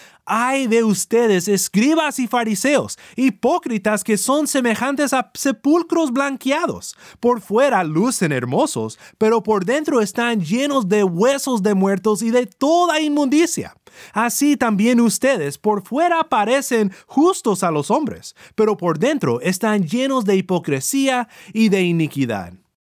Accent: Sinaloa, Mexico; Pienso que voy bien y luego volteo totalmente perdido, norteado, como decíamos en mi pueblo en Sinaloa

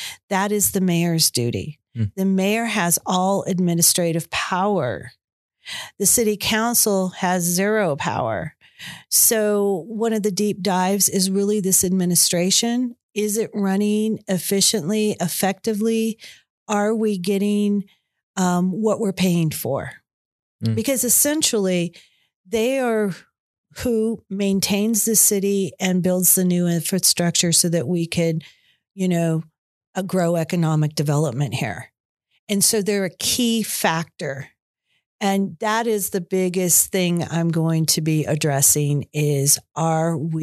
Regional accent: California, United States; And so I was born out in the Bay Area of California in a really small farming community. So when I came back here my first time, it was like coming to the city. This was a city compared to where I was from.

